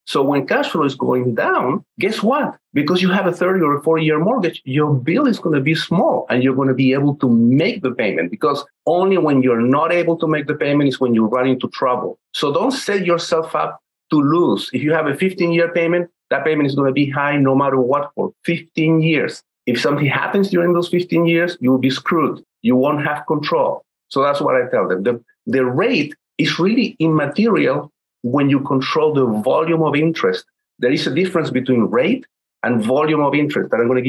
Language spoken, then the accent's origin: English; Chile; English is a second language; now in United States; I'm from Chile, and I remember between 1971 to 1974, that happened there.